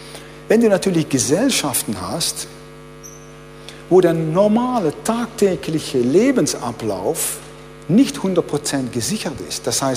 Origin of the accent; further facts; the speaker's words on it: Netherlands; German is a second language; Ich bin ja Niederländer.